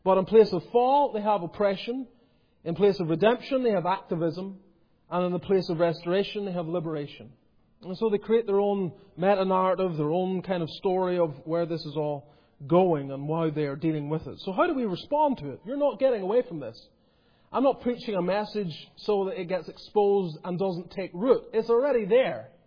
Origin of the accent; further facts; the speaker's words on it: Northern Ireland, United Kingdom; I come from Northern Ireland.